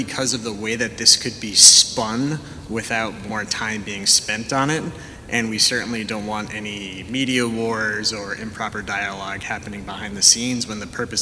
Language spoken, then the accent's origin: English; Burrillville, Rhode Island, United States; I grew up in Burrillville where there is seven members.